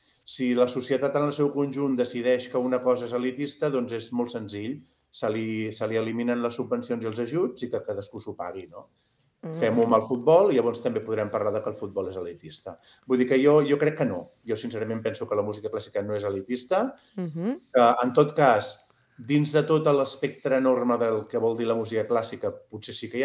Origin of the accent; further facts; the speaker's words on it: Barcelona, Catalonia, Spain; sóc de la Guineueta de Barcelona i que m'hi he dedicat tota la vida i a casa meva eren una família treballadora molt, molt normal.